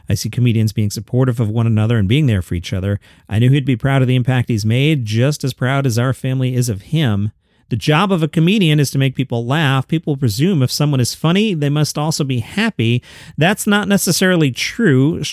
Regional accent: Queens, New York, United States; I grew up in Queens. I feel the same way.

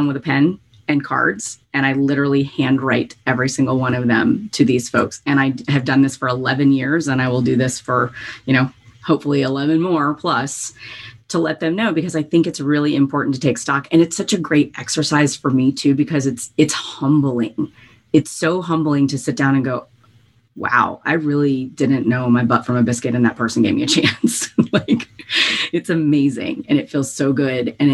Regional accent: the South, United States; I was raised in the South, raised as a very, you know, Southern woman, which I love.

